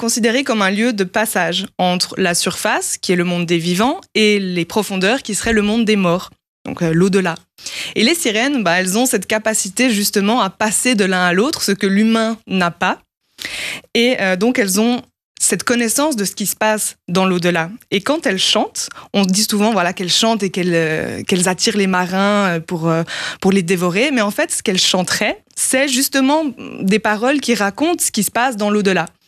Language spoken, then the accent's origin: French; Colombier, Neuchâtel, Switzerland; J'ai grandi à Colombier, donc toujours dans le lac en été.